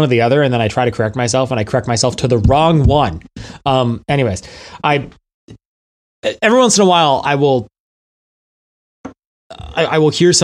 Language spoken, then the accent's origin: English; Canada; I'm Canadian. That's what we do.